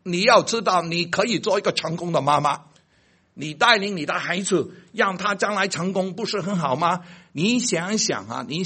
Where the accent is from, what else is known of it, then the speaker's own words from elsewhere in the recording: Guangdong, China; 因为我是广东人，很喜欢做这个稀饭。